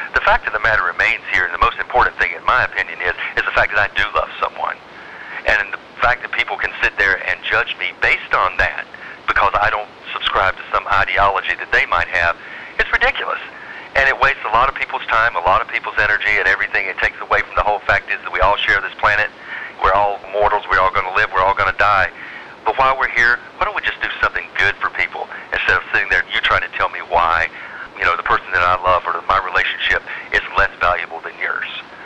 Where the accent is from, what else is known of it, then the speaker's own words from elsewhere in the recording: North Carolina, United States; moved away; I mean, I come from North Carolina. I come from a place where there is no equality, racially, socioeconomically